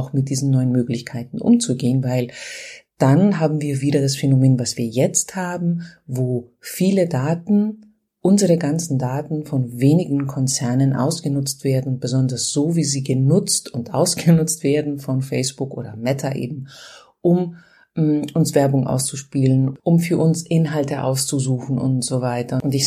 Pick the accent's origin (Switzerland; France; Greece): Greece; Und ich bin ja Griechin